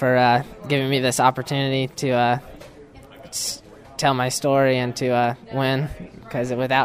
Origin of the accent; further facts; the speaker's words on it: Trenton, Florida, United States; I'm from the Florida Trenton FFA chapter, senior from Florida.